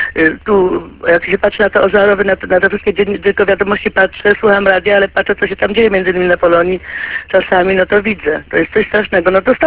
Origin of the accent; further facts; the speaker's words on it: Mikołów, Silesian Voivodeship, Poland; ja też właśnie pochodzę ze Śląska